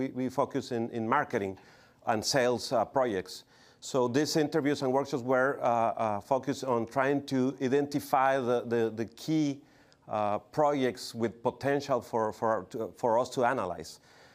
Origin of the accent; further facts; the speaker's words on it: Mexico; English is a second language; First of all, as Dylan said, we are from Mexico, so I apologize in advance for our Spanglish.